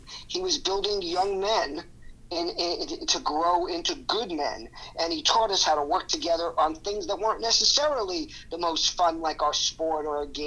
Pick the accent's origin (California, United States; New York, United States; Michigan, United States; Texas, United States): New York, United States; Oceanside; I grew up in Oceanside, Long Island, which is the South Shore of Long Island.